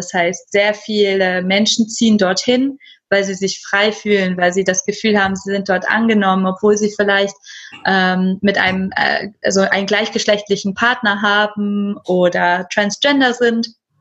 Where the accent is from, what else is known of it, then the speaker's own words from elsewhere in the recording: Germany; accent: American; Und ich sag Deutschland, dann waren die alle so, ich dachte jetzt so eher so in den USA, wo bist du her? Und ich so, nein, aus Deutschland. Und dann immer so, wow, okay, habe ich jetzt nicht erwartet, dass du aus Deutschland bist.